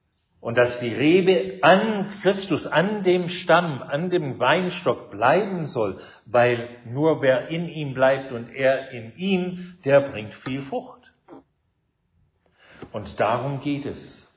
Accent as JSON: {"language": "German", "town": "Salt Spring Island", "region": "British Columbia", "country": "Canada", "tie": "born or raised there", "said": "drüben in meiner Heimat in Kanada auf Salt Spring Island"}